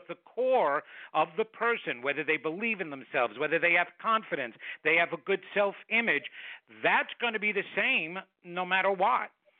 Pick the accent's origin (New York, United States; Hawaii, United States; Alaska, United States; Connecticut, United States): New York, United States; accent: New York; Well, obviously, Dolly, I'm not originally from here, and I thought I got rid of my New York accent. I guess I didn't, huh?